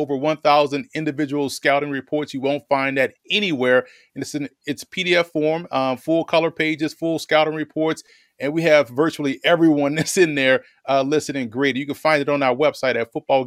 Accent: New Orleans, Louisiana, United States; accent: New Orleans; The thing is, I'm from New Orleans, so people, if the longer you hear me talk, the accent will come out, right?

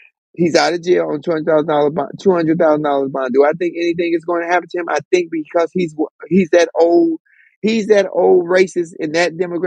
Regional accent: Chicago, Illinois, United States; We're afraid of kids because kids, especially in Chicago, my hometown, they jacking you at 11 and 12 years old at the gas stations.

